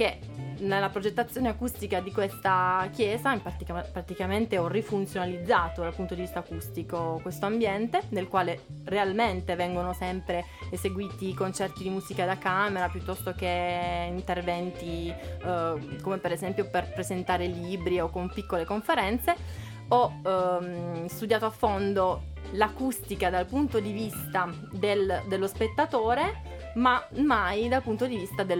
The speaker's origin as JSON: {"language": "Italian", "town": "Putignano", "region": "Apulia", "country": "Italy", "said": "io sono della provincia di Bari. Ho vissuto fino al novembre a Putignano, che è un paesino sud-est appunto di Bari."}